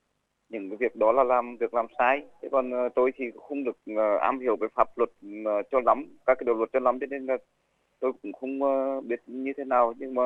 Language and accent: Vietnamese; Northern Vietnam, Vietnam; chỉ có cờ vàng là chưa thấy xuất hiện ở miền Bắc quê tôi